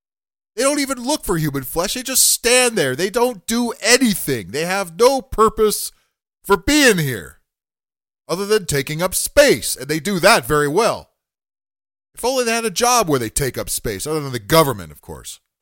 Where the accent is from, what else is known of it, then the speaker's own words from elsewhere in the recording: New York City, New York, United States; Hey, I'm a New Yorker.